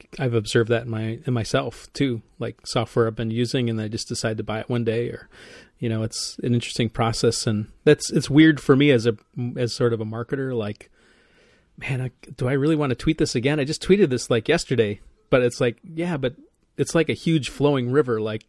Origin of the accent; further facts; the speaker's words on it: Midwest, United States; and I'm a Midwesterner, so there's this tendency to feel like you're tooting your own horn a little too much.